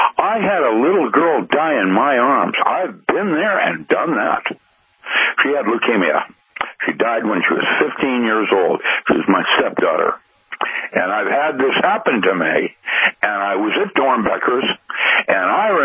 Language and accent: English; Seattle, Washington, United States; I grew up in Seattle. I remember Redmond before the Microsoft buildings there when I used to go into those fields and hunt rabbit.